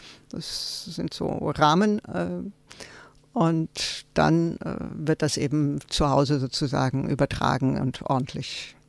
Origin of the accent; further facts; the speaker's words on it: Tübingen, Baden-Württemberg, Germany; in Tübingen, weil es einfach meine alte Heimat ist